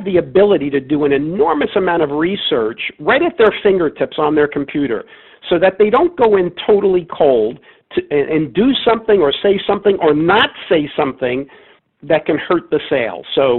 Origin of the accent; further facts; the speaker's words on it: New York City, New York, United States; moved away as an adult; also born or lived in New Jersey; now in San Diego, United States; I moved from the New York City, New Jersey area where I grew up and lived there, other than going away to college in the Midwest. I lived in New York City, New Jersey for the first 23 years of my life.